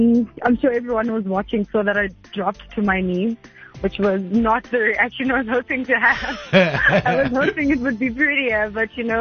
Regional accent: Eastern Cape, South Africa; From the Eastern Cape, a small village there called Tolo Esdwadweni, so that's where I'm from.

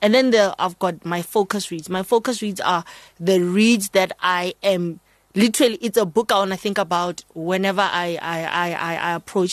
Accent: Pretoria, Gauteng, South Africa; I come from Pretoria. I grew up in Pretoria. I think I arrived in Pretoria in the year 2000. Grew up here, basically.

